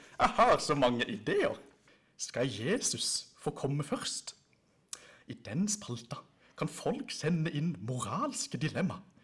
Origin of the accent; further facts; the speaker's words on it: Søgne, Agder, Norway; jeg fikk oppdrag av den lokale menigheten i hjembygda mi, Søgne